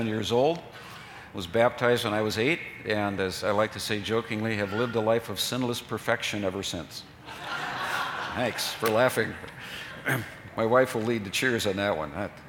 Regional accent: Minneapolis, Minnesota, United States; well, Pat and I grew up in Minneapolis. We might as well be going to Cincinnati. I didn't know anything about St. Paul.

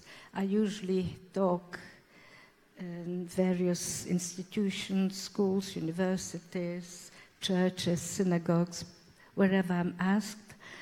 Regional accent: Lviv, Lviv Oblast, Ukraine; born there; English is a second language; moved away; So I was born in Eastern Poland, Lvov, in a very beautiful town.

